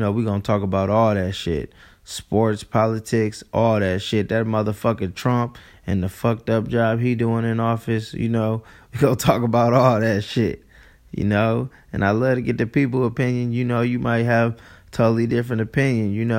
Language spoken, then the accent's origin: English; Ann Arbor, Michigan, United States; But shit, I'm from Ann Arbor, Michigan.